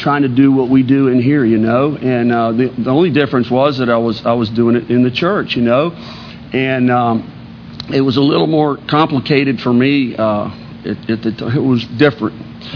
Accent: Islamorada, Florida, United States; We grew up in Isle Mirada down in the Keys.

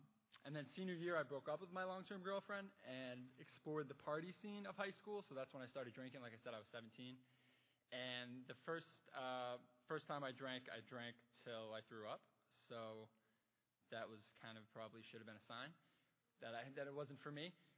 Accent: Maine, United States; I grew up in Maine, and I came from a family that didn't drink at all.

